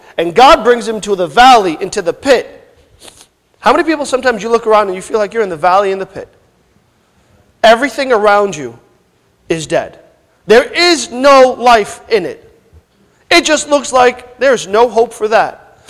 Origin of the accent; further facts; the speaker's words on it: Newark, New Jersey, United States; Listen, I'm from Newark.